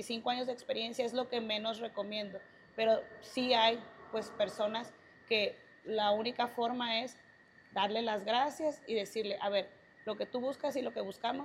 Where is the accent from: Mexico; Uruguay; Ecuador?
Mexico; Sinaloa; Mira, yo soy de Sinaloa